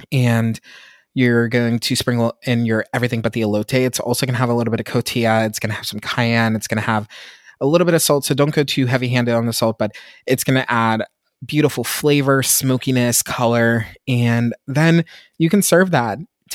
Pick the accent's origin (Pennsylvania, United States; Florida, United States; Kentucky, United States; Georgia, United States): Pennsylvania, United States; Like, I got my first Mexican food restaurant that was, like, authentic in my hometown in the suburbs of Pittsburgh in the 2010s.